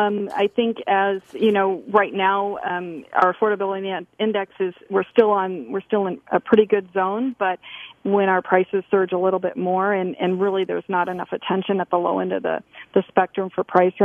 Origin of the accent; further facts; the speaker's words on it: Minnesota, United States; I came from Minnesota about 5 years ago, lived in a big house, on lots of acreage, and came to Southwest Florida